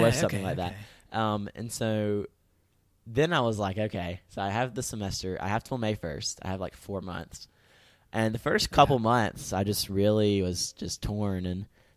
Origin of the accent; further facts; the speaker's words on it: Georgia, United States; Even though I'm from South Georgia, I mean, I like the change.